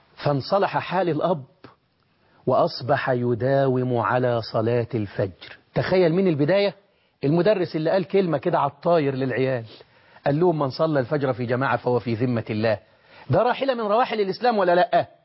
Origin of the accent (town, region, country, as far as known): Egypt